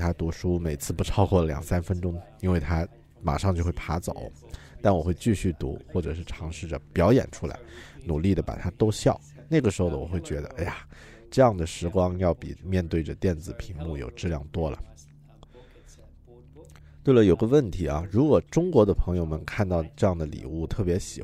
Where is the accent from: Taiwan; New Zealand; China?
New Zealand; Chinese is a second language; 我作为一个新西兰人，对于中国真的很感兴趣